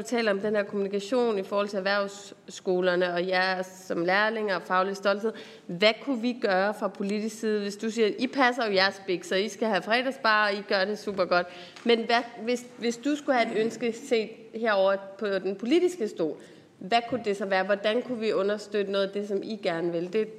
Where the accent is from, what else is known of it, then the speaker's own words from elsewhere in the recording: Capital Region of Denmark, Denmark; os som Bornholmer, hvor vi jo får en energiø